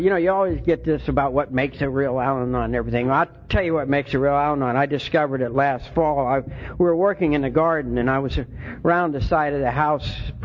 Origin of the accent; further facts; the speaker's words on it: Ireland; And I'm the eldest son and the second child in a family of 11 children. I'm Irish.